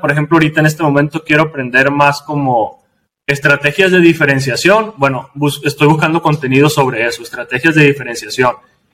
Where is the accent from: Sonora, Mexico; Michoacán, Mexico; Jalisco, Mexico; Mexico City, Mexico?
Sonora, Mexico; en México, yo soy de Sonora, estoy ubicado en Sonora